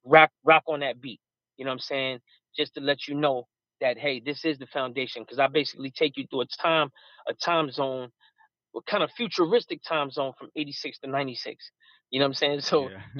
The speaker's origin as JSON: {"language": "English", "town": "Bronx", "region": "New York", "country": "United States", "said": "But I'm definitely an MC at heart because I come from the Bronx"}